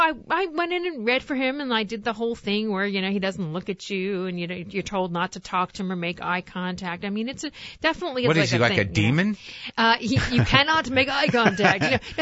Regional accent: Miami Beach, Florida, United States; I grew up in Miami Beach. We know our Jews

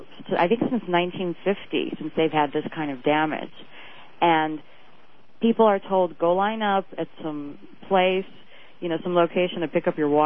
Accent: Florida, United States; Oh, my God. I'm from Broward.

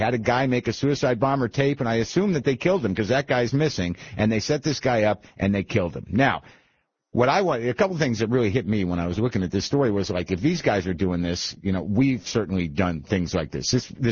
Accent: New Mexico, United States; All right. I grew up in New Mexico.

